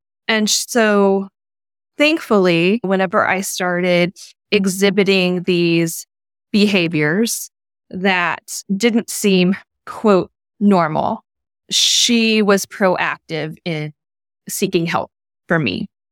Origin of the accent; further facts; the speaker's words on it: Missouri, United States; I grew up in a very traditional household in Midwest. I grew up in Missouri.